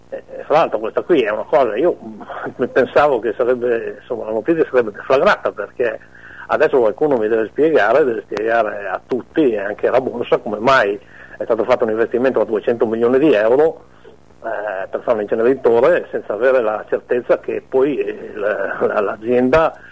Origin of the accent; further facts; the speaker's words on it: Mantua, Lombardy, Italy; io non sono né di Parma neanche emiliano, sono di Mantova